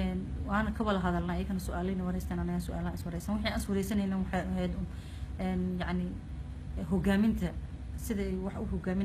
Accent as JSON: {"language": "Somali", "town": "Garissa", "region": "Garissa County", "country": "Kenya", "said": "waxaan ka imaaday Kenya magaalada waxaan ka imaaday Garissa"}